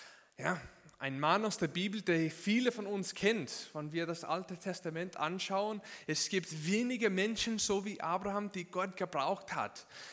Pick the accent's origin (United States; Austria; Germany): United States; German is a second language; now in Walzenhausen, Switzerland; ich komme aus den USA und ich bin ein Missionar bei Movida in der Schweiz, in Walzenhausen.